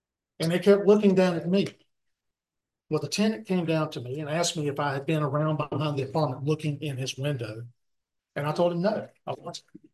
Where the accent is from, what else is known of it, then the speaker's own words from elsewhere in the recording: Clemens, United States; Years ago, when I was a child, I was growing up in Clemens. My mom was a single parent.